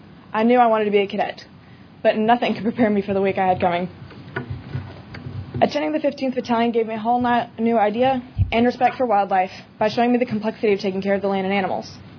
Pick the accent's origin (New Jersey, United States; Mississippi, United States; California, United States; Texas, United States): Texas, United States; Uvalde; I'm from Uvalde, Texas